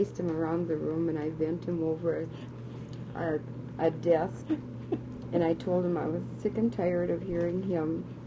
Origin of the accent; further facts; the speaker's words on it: Minneapolis, Minnesota, United States; Well, now I was born in Minneapolis and raised here, but I always think of home as White Earth.